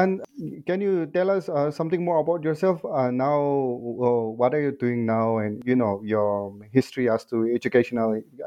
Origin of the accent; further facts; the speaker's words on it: Northeast India, India; I'm also from Northeast India